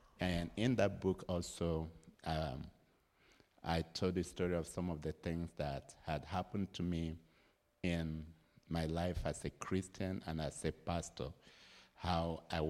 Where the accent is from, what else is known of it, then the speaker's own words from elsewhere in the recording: Nigeria; We come from Nigeria. We live in Nigeria. I was born in Nigeria 65 years ago, and have lived in Nigeria all my life.